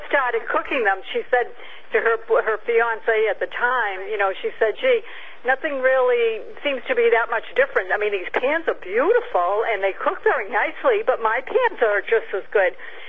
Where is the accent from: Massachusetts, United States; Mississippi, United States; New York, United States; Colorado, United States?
Massachusetts, United States; You know, I'm from Massachusetts